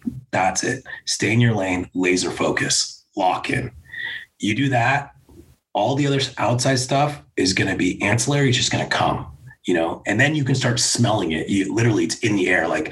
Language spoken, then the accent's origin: English; California, United States; And I'm okay, I'm from Orange. I was in Orange County at the time.